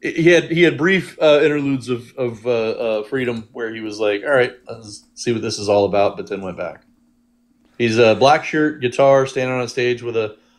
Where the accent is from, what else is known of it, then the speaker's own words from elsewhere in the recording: Houston, Texas, United States; born there; My dad and Frank Beard were really close friends, and I was born in Houston.